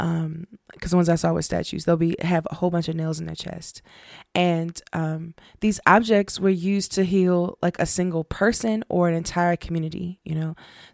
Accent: United States; I'm about to start saying some Congolese words, and I am not from there. I am Black American, so if I pronounce something wrong, please forgive me.

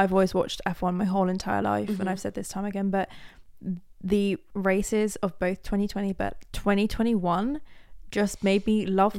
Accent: England, United Kingdom; It was haunting being an English, like a British fan that weekend

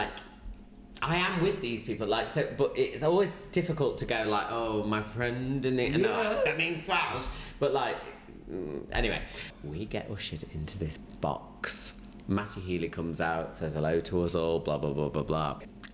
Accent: Grimsby, Yorkshire and the Humber, United Kingdom; I'm very showbiz, but I'm also from Grimsby.

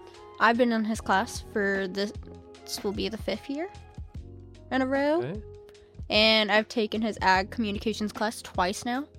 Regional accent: Claremore, Oklahoma, United States; Well, I'm 17. I am a junior from Claremore

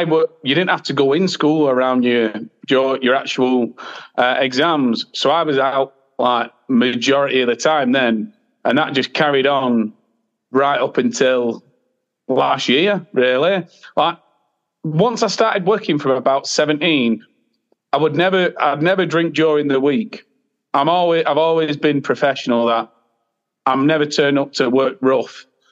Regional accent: Bolton, North West England, United Kingdom; I'm from Bolton. I live in Bolton as well, Bolton born and bred.

